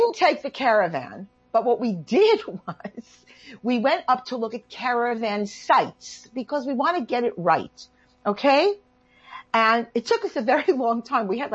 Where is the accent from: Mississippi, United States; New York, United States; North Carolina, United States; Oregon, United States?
New York, United States; You know, I'm from New York. At a certain point, it's not cute.